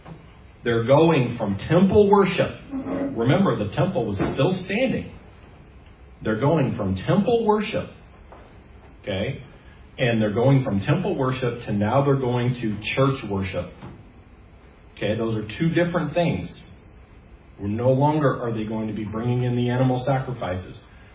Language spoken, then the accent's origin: English; Maine, United States; now in Canada; As a child, I grew up in Maine, right? Of course, we live in Christmas tree country, as we do here in Canada.